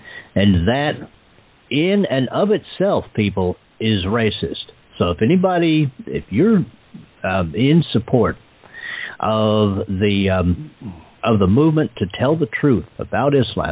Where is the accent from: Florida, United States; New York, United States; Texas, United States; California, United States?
Texas, United States; I grew up in Texas in the 1960s and 70s.